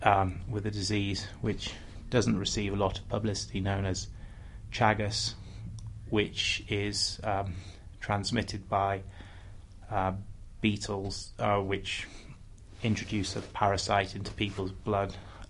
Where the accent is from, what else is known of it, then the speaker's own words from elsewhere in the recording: England, United Kingdom; I'm from England. I live in London, the south part of London. I'm 35 years old.